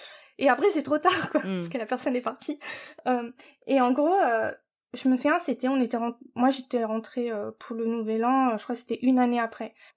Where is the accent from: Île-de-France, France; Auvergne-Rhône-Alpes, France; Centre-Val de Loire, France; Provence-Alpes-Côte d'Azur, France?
Île-de-France, France; Paris; Et là, je fais, je le regarde et tout, et je fais, ouais, je viens de Paris.